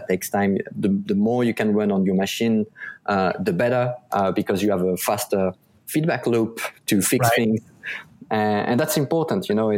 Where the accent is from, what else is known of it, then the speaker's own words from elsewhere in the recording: France; accent: French; English is a second language; And he supported my French accent, which I assure you was much worse than what it is right now as you listen.